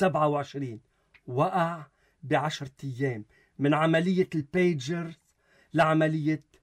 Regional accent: Lebanon; وورطنا فيها كلبنانيين

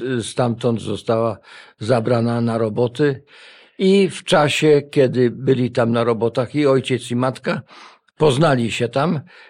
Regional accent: Warsaw, Masovian Voivodeship, Poland; born there; Dokładnie nie pamiętam, co mi było, ale podobno urodziłem się w szpitalu

